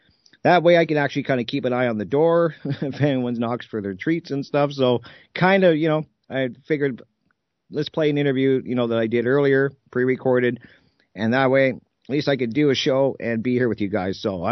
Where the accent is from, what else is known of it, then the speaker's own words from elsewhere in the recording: Ontario, Canada; because, you know, I'm from Ontario, Canada, I had to get him on there.